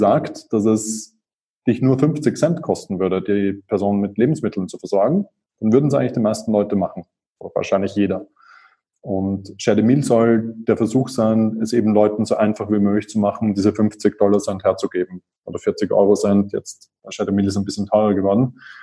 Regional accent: Vienna, Austria; Ich bin Wiener, bin dort vor 37 Jahren geboren worden. Ich bin dort aufgewachsen. Ich bin dann auch dort zur Uni gegangen.

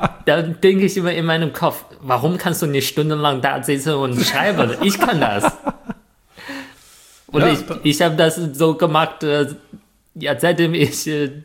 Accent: China; German is a second language; ich komme aus China

